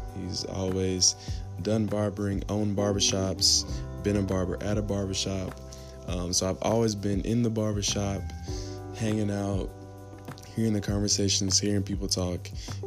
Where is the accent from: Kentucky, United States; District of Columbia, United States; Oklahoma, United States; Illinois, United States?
Kentucky, United States; Lexington; I am from Lexington, Kentucky. I was born and raised in Lexington.